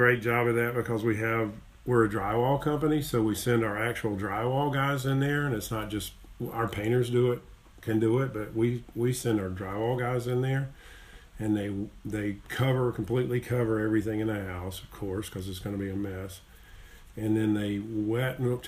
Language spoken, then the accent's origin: English; Clover, South Carolina, United States; I live in Lake Wylie, and I'm from Clover, class of 81, and I've watched this whole area grow